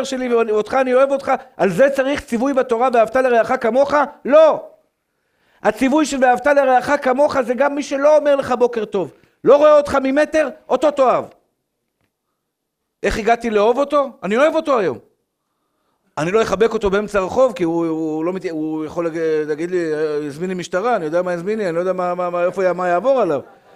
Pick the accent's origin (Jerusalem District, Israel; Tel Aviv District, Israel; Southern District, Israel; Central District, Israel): Tel Aviv District, Israel; Tel Aviv; born there; אני הקטן, שגדלתי פה בשכונה, נולדתי בשכונת התקווה, עברתי לפה בדיוק בגיל 13, או פחות או יותר בגיל 13, וגדלתי פה